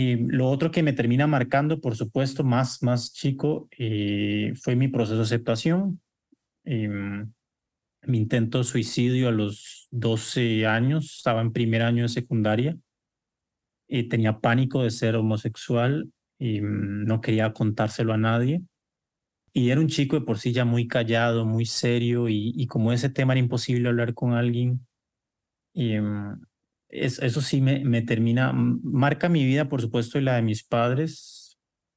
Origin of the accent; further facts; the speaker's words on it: Costa Rica; Entonces ver esta realidad ya visible en mi país, en mi tierra, pues por supuesto que era un sueño hecho realidad y marca por completo un cambio en la sociedad costarricense